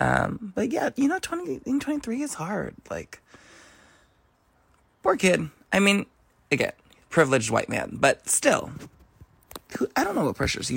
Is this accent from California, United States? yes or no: yes; San Francisco, California, United States; Hi, Evan. … I am from San Francisco.